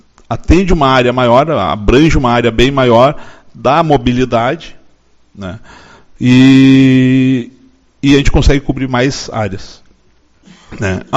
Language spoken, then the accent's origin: Portuguese; São Borja, Rio Grande do Sul, Brazil; sou oriundo de São Borja, onde comandei 5 anos o batalhão